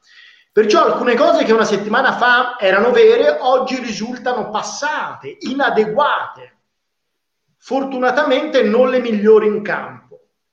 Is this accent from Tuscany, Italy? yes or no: yes; Florence, Tuscany, Italy; Io sono di Firenze, mi ricordo il sindaco della città dove sto io, di Firenze